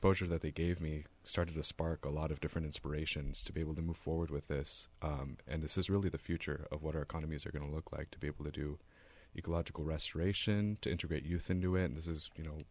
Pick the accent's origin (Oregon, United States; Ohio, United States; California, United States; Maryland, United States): Oregon, United States; Medford; growing up in North Medford and then in the Rogue Valley, we have a lot of access to our natural resources here